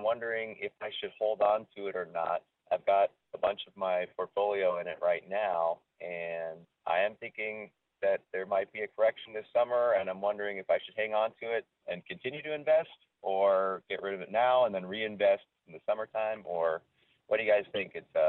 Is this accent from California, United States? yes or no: yes; San Francisco, California, United States; I'm from San Francisco.